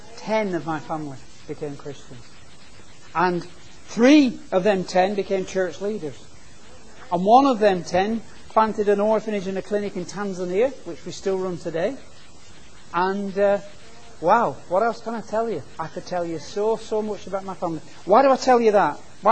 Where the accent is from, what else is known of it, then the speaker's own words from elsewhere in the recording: Oswaldtwistle, North West England, United Kingdom; If it's free, I'll have two. Because I'm from Oswaldwistle.